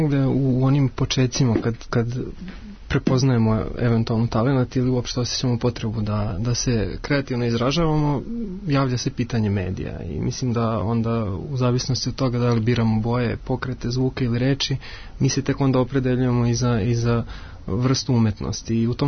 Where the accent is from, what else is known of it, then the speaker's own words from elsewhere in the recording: Bosnia & Herzegovina; s obzirom da sam odrastao u Bosni, otac mi iz Hrvatske, majka iz Srbije, studirao u Beogradu